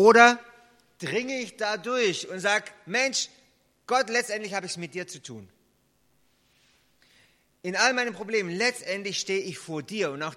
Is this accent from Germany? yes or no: yes; Baden-Württemberg, Germany; Ich komme ja aus Schwaben und da gibt es so einen Witz bei uns.